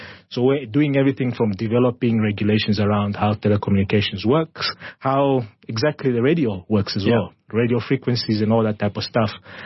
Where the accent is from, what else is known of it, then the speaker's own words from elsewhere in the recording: Zambezi, Namibia; also born or lived in Windhoek; Sivulamunda is where all my family comes from. It's my grandfather's land. I was born in Windhoek, but moved back to the Zambezi region a few years later. So that's where I had my stint as a primary school. High school, I came back to Windhoek.